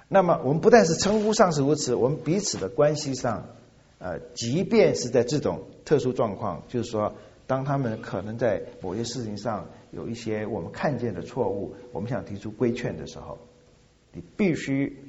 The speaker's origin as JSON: {"language": "Chinese", "region": "Fujian", "country": "China", "said": "我们福建人的习俗，闽南人，我是福建闽南人哈。"}